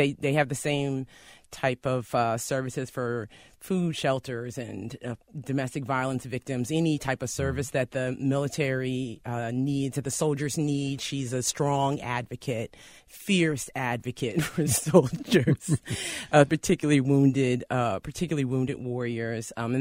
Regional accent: Silver Spring, Maryland, United States; born there; also born or lived in Georgia / Texas; I was born in Silver Spring, Maryland, and then we moved to Georgia for a period and then to Texas.

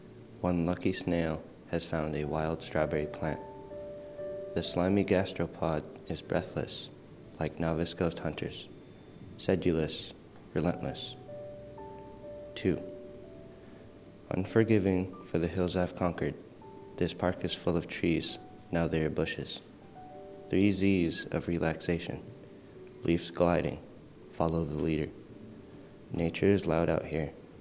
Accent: Bethel, Alaska, United States; I'm from Bethel, Alaska

